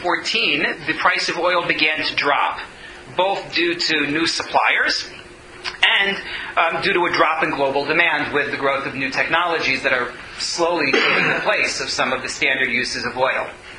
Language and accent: English; United States; Now, I'm an American, and as an American, I come from a society that is joyfully capitalist